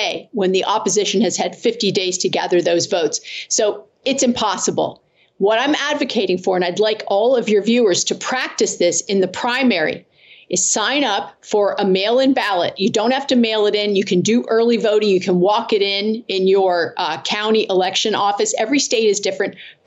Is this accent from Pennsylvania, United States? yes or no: yes; Pennsylvania, United States; in my home state of Pennsylvania, it's 50 days of early voting.